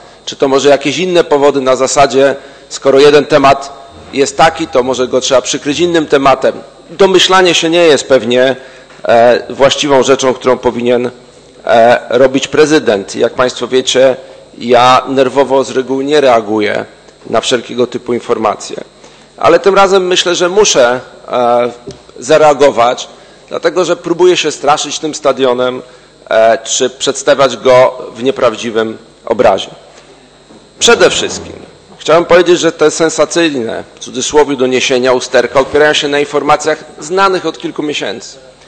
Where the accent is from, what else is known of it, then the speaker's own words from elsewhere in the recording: Poznań, Greater Poland Voivodeship, Poland; jako prezydent miasta, ale także jako poznaniak, jestem dumny z poznańskiego stadionu.